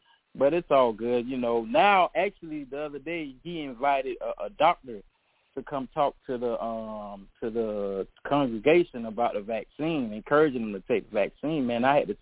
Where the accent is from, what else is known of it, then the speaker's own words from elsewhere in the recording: Haiti; She's from, like, we're from Haiti.